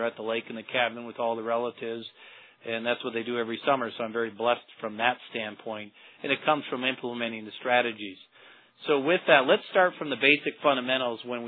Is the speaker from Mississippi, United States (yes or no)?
no; Minnesota, United States; now in Las Vegas, United States; I'm originally from Minnesota, so I've been in Vegas here for about 15 years